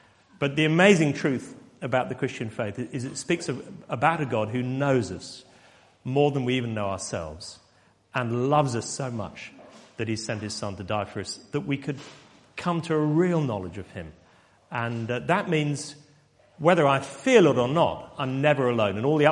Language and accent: English; Basingstoke, South East England, United Kingdom; But I was brought up near Basingstoke in Hampshire.